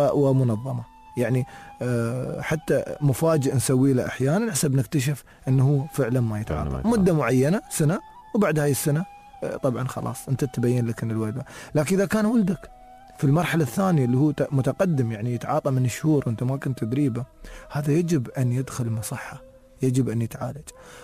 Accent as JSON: {"language": "Arabic", "country": "United Arab Emirates", "said": "ترى تدري العملية التعاطي مرتبطة عندنا في الإمارات بعاداتنا وتقاليدنا"}